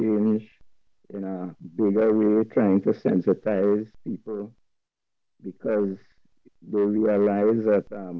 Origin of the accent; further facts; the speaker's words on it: Trinidad & Tobago; I am from Trinidad and Tobago.